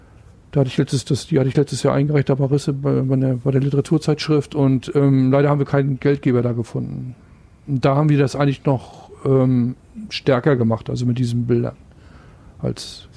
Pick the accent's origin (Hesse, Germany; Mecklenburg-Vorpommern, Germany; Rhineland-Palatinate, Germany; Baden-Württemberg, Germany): Mecklenburg-Vorpommern, Germany; Schwerin; ich bin ja in der Fritz-Reuter-Schule zur Schule gegangen in Schwerin